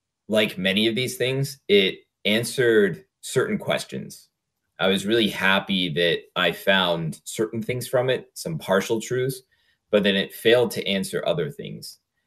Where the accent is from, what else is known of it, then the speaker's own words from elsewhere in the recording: Washington, District of Columbia, United States; Now, I had a lot of biases growing up in Washington, D.C. My family was ostensibly Jewish, but really scientifically materialist.